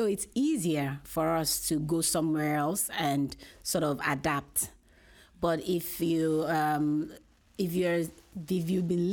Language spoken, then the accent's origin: English; Nigeria; I'm Nigerian. And for most Nigerians and Africans, we are quite used to diversity and being open to differences